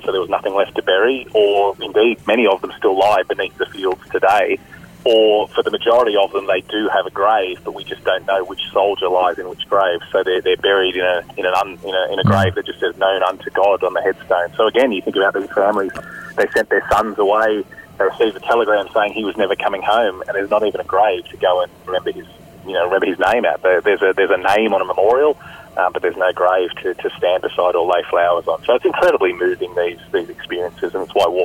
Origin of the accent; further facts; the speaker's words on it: Australia; You feel very proud as an Australian